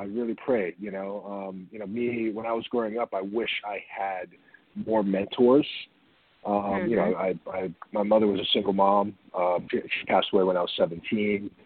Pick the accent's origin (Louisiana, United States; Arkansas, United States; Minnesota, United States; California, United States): Louisiana, United States; New Orleans; We're from New Orleans